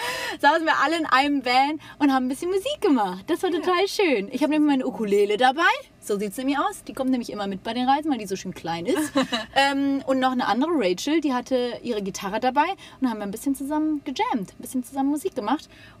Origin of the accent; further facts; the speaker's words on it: Wuppertal, North Rhine-Westphalia, Germany; Du Opfer, das sagt man bei uns in Wuppertal zumindest.